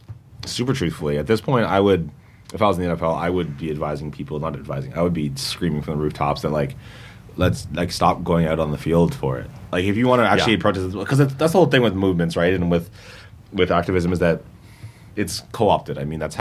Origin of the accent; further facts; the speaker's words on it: Canada; as a Canadian